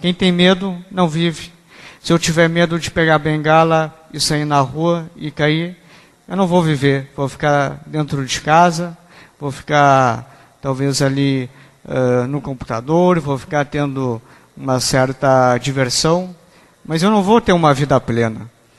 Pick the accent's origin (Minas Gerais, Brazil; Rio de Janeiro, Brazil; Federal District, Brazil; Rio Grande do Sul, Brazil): Rio Grande do Sul, Brazil; Pelotas; eu sou de Pelotas